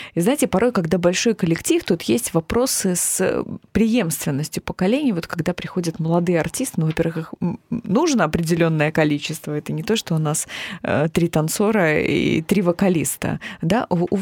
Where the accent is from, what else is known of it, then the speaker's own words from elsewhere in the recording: Belarus; И мы, белорусы.